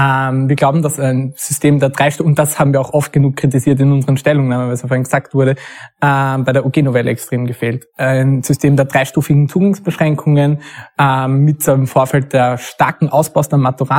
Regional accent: Graz, Styria, Austria; ich komme aus Graz, deswegen sind wir

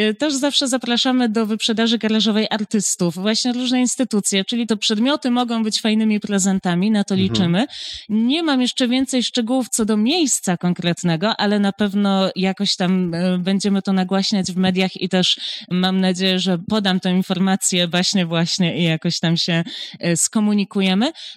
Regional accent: Poznań, Greater Poland Voivodeship, Poland; w Poznaniu, jestem poznanianką

